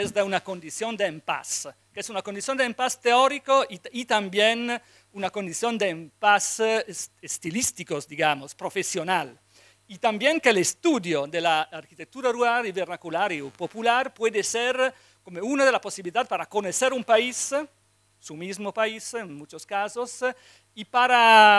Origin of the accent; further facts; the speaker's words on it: Italy; Spanish is a second language; Bueno, siendo italiano es casi necesario partir desde